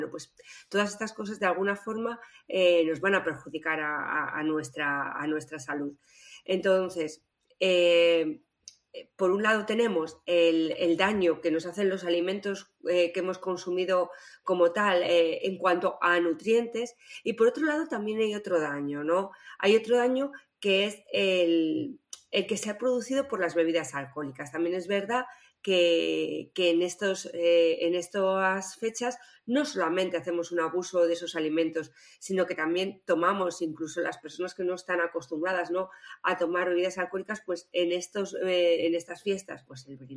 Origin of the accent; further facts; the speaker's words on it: Spain; los españoles incrementamos un peso entre 3 y 5 kilos, ¿no? Durante las fechas navideñas.